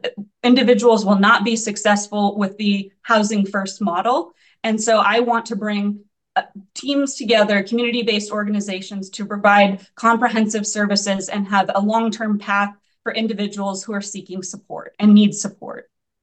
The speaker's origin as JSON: {"language": "English", "town": "Eugene", "region": "Oregon", "country": "United States", "tie": "born or raised there", "lives_now": "Portland, United States", "said": "Well, I'm a born and raised in Oregon. I'm originally from Eugene and moved to Portland in 2010. So I've been here 14 years."}